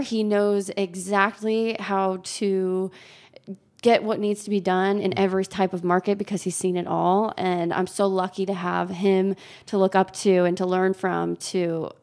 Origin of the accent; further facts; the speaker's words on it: Greenwood Village, Colorado, United States; So I grew up in Greenwood Village. I went to Cherry Creek High School, did the whole Cherry Creek thing.